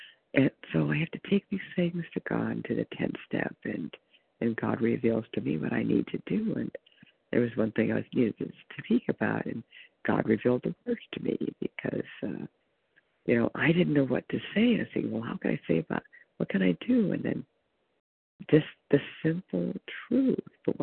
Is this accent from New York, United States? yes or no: no; California, United States; Hi, this is … I'm from California.